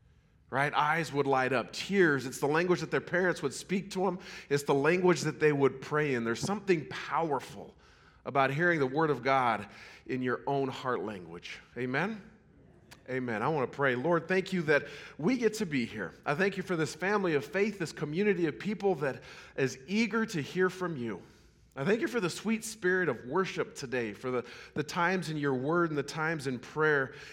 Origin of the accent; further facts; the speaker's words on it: Montana, United States; didn't have to learn a language in high school because I was from Montana.